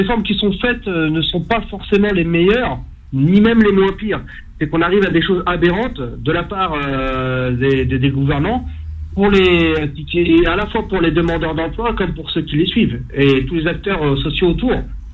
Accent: Chanteloup-les-Vignes, Île-de-France, France; also born or lived in Vers-sur-Oise; Alors, je suis originaire de Vers-sur-Oise et de Chanteloup-les-Vignes.

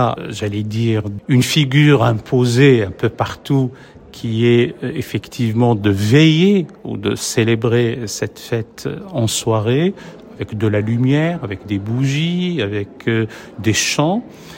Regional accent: France; Chez nous, en France

